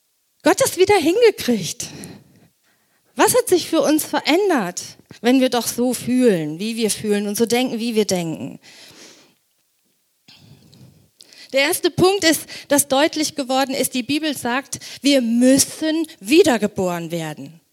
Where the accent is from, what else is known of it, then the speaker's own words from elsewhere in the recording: Germany; Ich bin Deutsche und habe deutsches Recht und das in der Verfassung garantiert.